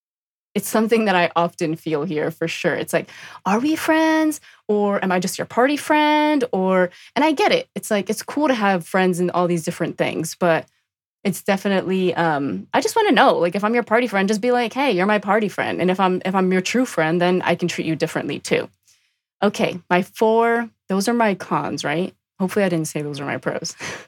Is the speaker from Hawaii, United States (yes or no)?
no; New Jersey, United States; now in Los Angeles, United States; I'm from New Jersey. I am a East Coast native.